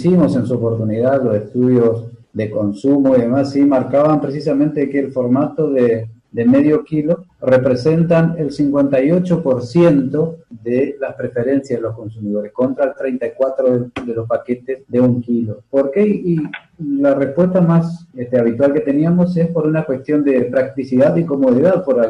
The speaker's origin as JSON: {"language": "Spanish", "country": "Argentina", "said": "el mate es lo que nos identifica como argentinos."}